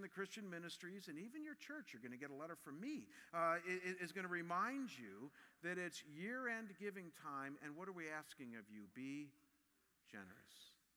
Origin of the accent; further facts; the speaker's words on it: Cleveland, Ohio, United States; And so, I come from Cleveland. They're not doing that in Cleveland. And I'm telling you, I love my home, but people weren't like that.